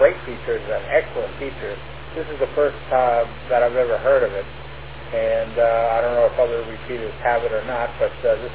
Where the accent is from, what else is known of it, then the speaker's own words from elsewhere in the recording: Bayville, New York, United States; And I'm from Long Island originally, so I'm familiar with the topics and the locations and everything else that they talk about.